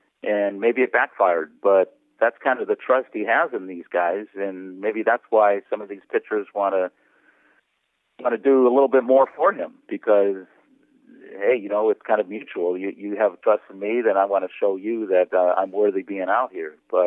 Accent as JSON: {"language": "English", "region": "California", "country": "United States", "tie": "born or raised there", "said": "I grew up in the Bay Area, and I remember as a kid going out the Candlestick and sneaking into the games on a consistent bases"}